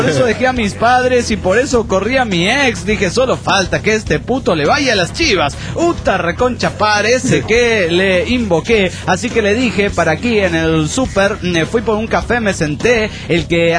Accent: Mexico City, Mexico; del DF mexicano.

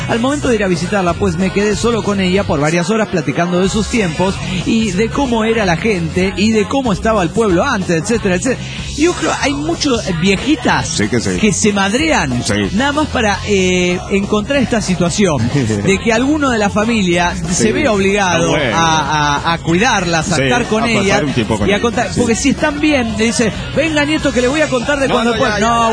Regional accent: Guadalajara, Jalisco, Mexico; de Guadalajara.

